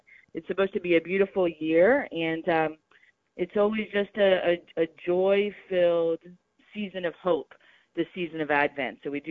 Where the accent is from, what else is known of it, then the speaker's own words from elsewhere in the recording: New York, United States; I think the phrase should be, as a New Yorker, we should say, they're going Guggenheim.